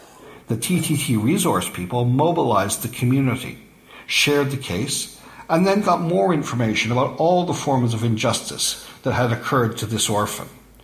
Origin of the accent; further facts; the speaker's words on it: Tars, Burundi; from Tars, Burundi.